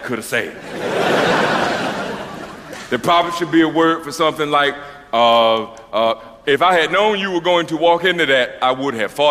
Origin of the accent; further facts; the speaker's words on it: Deep South, United States; You see, I'm from the Deep South, and they don't really like you speaking up too much